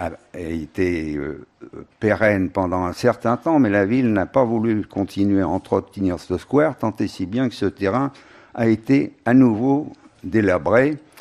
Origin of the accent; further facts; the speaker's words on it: Paris, Île-de-France, France; Je suis né à Montmartre il y a 84 ans. Vous voyez, j'ai jamais quitté le village.